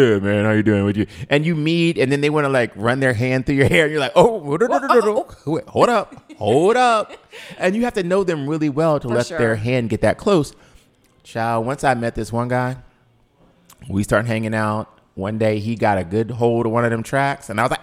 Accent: Cleveland, Ohio, United States; And as black as I am, and although I'm from Cleveland, I still have questions on, am I black enough?

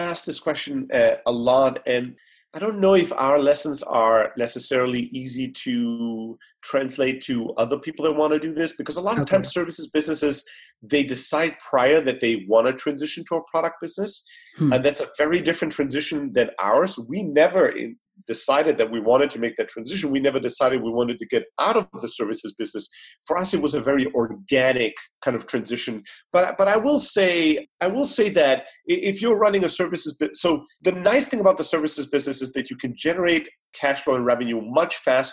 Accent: Germany; moved away as an adult; also born or lived in Greece; now in United States; I'm originally from Greece, born and raised in Germany.

